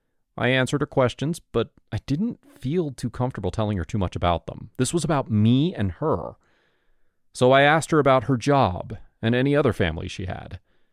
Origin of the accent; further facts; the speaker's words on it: Kansas, United States; I was raised in Kansas, and I love my parents very much, but I've always known that I was adopted.